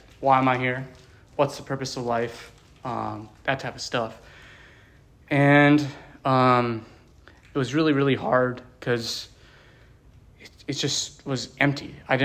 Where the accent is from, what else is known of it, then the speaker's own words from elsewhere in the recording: Pennsylvania, United States; born there; So basically, I was born in Pennsylvania. I was adopted soon after.